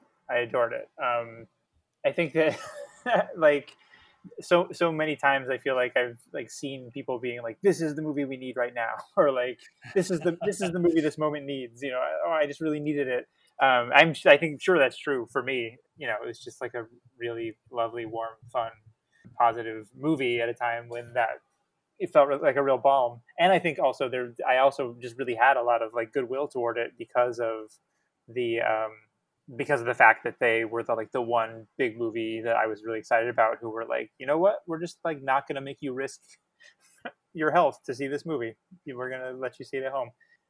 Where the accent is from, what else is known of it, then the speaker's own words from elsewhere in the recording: Arizona, United States; And I think growing up in Arizona, when I did, that you have an automatic affection for the original